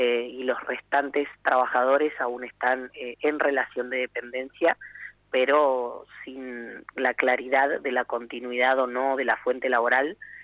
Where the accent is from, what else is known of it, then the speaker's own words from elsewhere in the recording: San Antonio, Valparaíso, Chile; particularmente yo soy de San Antonio, vivo en San Antonio